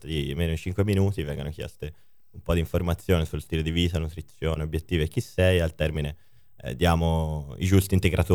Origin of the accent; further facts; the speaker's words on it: Pistoia, Tuscany, Italy; also born or lived in Florence; io sono in realtà nato a Firenze, però siamo cresciuto a Pistoia